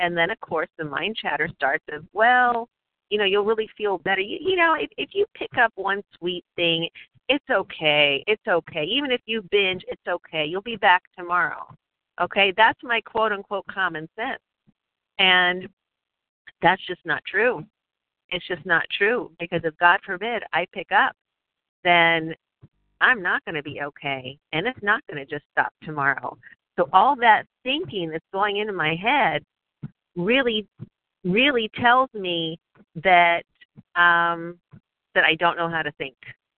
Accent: Philadelphia, Pennsylvania, United States; I am from Philadelphia.

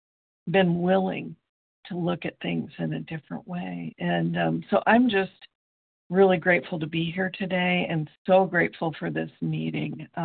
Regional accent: Iowa, United States; I'm from Iowa. I'm grateful to be here today.

